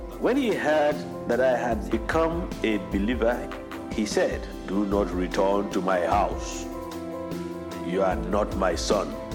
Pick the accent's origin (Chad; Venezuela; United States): Chad; Peace to you. … I am a Chadian from Chad.